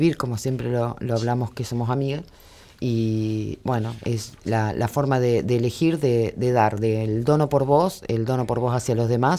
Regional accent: Entre Ríos, Argentina; now in Buenos Aires, Argentina; en un equipo que estamos armando hermoso acá en Capital Federal, donde nos estamos instalando también, porque nosotros venimos de Entre Ríos

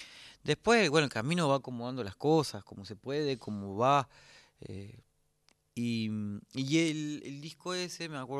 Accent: Córdoba, Argentina; ¿Qué me hace un cantor cordobés?

